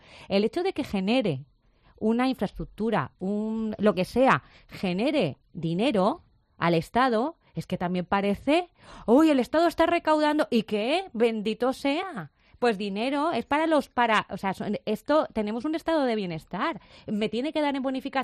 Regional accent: La Cala de Mijas, Andalusia, Spain; en mi pueblo, la Cala de Mija llega ya a Laurín el Grande, la construcción.

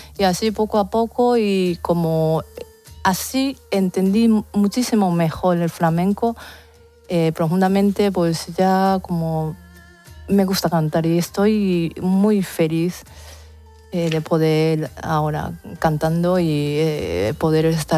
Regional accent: Japan; Spanish is a second language; como quería cantar como soy y como japonesa, que yo no soy española

